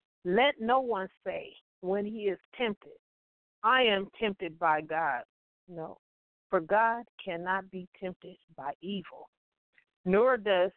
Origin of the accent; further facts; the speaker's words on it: Compton, California, United States; I think back to growing up in Compton.